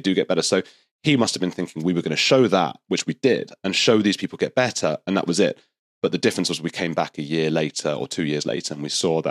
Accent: United Kingdom; I'm British and I think I can probably get this to the BBC afterwards

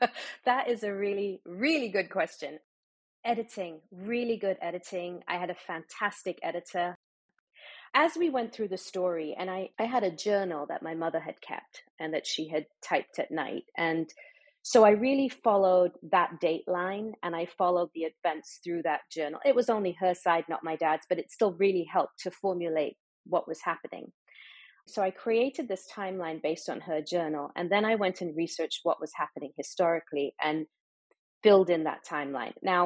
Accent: Dubai, United Arab Emirates; I grew up in the Middle East. I grew up in Dubai, so I have that perspective.

